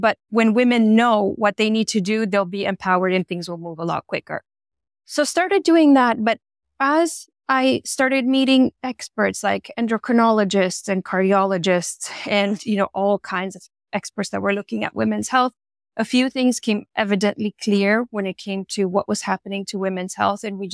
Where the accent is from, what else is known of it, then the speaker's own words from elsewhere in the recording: Canada; moved away as an adult; also born or lived in France; I'm Canadian, but I've moved out of Canada a long time ago after school. I moved to France. I was working there for 6 years. And I've been in Asia for about 13 years now.